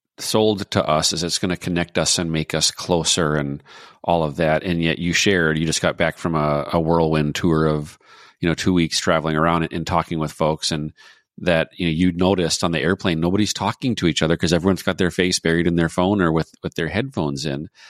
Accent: Duluth, Minnesota, United States; was born and raised in Minnesota in the middle of, you know, nowhere, yet the town Duluth was a port city

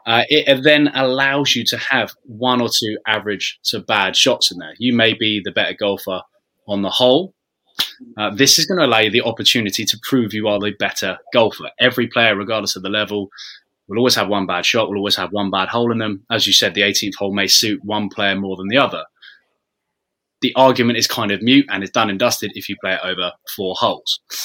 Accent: England, United Kingdom; As much as we all hate penalties because we're English and we're always pretty shite at them

